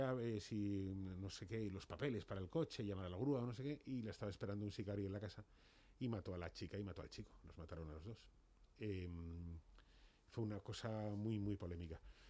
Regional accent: Guadalajara, Castilla-La Mancha, Spain; Yo soy de Guadalajara.

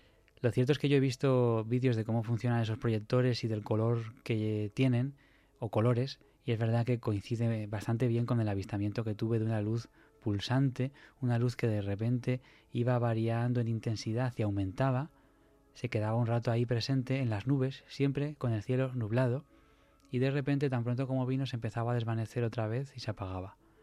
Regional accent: Madrid, Community of Madrid, Spain; en todo mi tiempo, que es desde que nací, que llevo en Madrid

